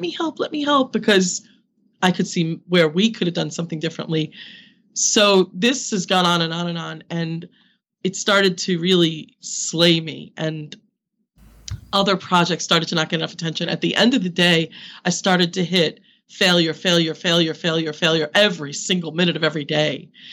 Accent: Ireland; We're Irish.

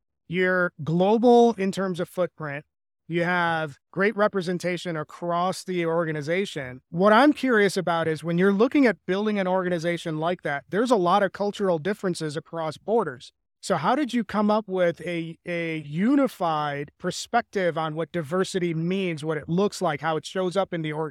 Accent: India; I'm an immigrant as well. I'm originally from India

